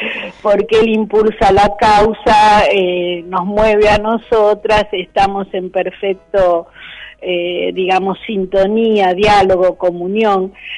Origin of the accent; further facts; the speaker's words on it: Barracas, Buenos Aires Province, Argentina; porque yo soy de Barracas